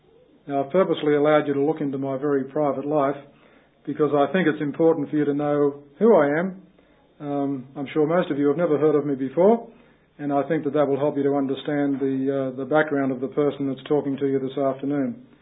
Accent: Newcastle, New South Wales, Australia; I'm 46 years of age. I was born and lived in Newcastle my entire life. That's about 100 miles north of here if you are from interstate. My family had an Anglican background

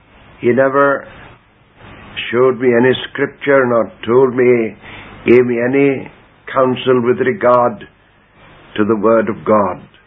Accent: Wales, United Kingdom; born there; I was born in South Wales, in a little country town, or near a little country town, and professed faith in Christ when I was a boy of about 15.

